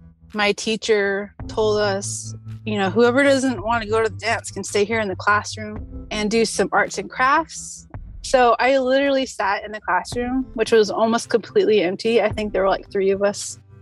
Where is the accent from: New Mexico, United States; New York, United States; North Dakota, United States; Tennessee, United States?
New Mexico, United States; And this is my original Valentine's Day story. I grew up in New Mexico